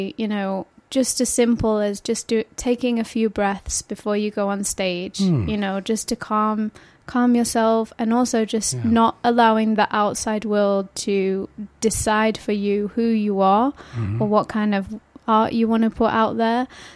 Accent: Sheffield, Yorkshire and the Humber, United Kingdom; also born or lived in London; Yes, I was born and raised in Sheffield.

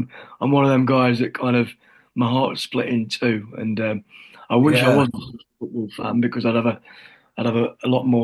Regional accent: Little Eaton, East Midlands, United Kingdom; I'm from Little Eaton

